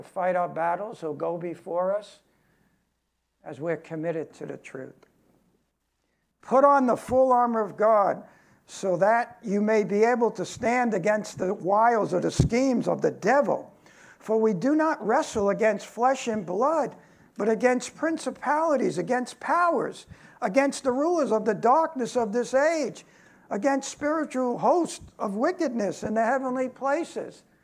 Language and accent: English; Brooklyn, New York, United States; I could say that I'm from Brooklyn, where my whole neighborhood was mafia when I grew up. Well, if you weren't Italian, you were in trouble, you know? That was Brooklyn.